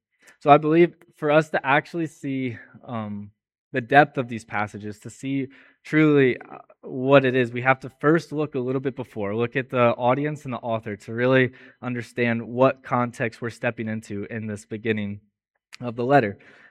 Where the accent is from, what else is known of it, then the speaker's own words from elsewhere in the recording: Missouri, United States; now in Australia; I am from the States, the state of Missouri specifically, and I've been in Australia for about a year now